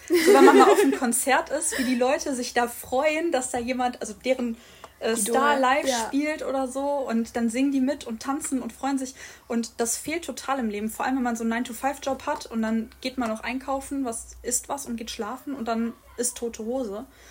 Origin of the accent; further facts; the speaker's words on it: Cologne, North Rhine-Westphalia, Germany; born there; bei uns in Köln, ich komme ja gebürtig aus Köln